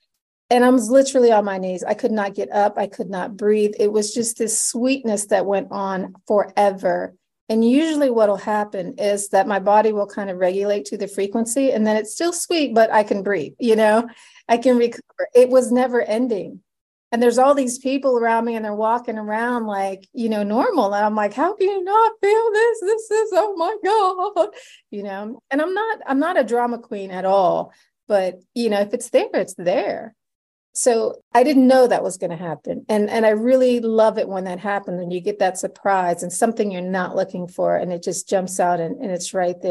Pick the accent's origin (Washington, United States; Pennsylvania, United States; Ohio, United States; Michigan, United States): Ohio, United States; So even I'm from the Midwest, I'm from Ohio.